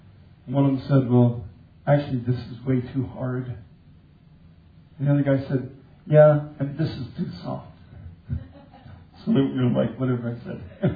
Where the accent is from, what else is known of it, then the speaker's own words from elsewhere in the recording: Lead Hill, Arkansas, United States; And so, I don't know, I'm from Lead Hill, sure, I'll go anywhere.